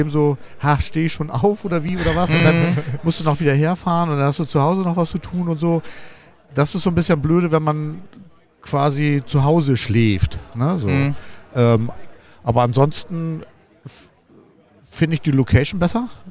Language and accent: German; Hamburg, Germany; Also ich komme aus Hamburg